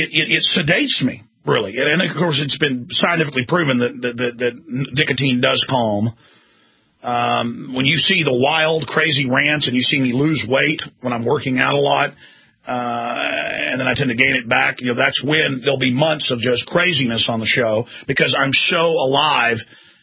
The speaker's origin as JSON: {"language": "English", "region": "Texas", "country": "United States", "said": "Yes, folks, I chew tobacco. I'm from Texas, okay? I'm a redneck."}